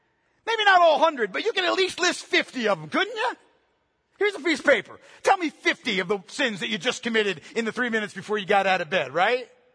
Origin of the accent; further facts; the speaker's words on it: Canton, Pennsylvania, United States; when I was growing up in Canton, Pennsylvania, a little podunk town, I had no idea of the big world outside of Canton. That was my whole world.